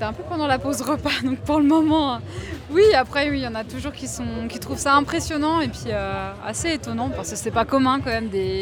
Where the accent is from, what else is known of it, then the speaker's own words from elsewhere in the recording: Auvergne-Rhône-Alpes, France; now in Valence, France; La Haute-Savoie.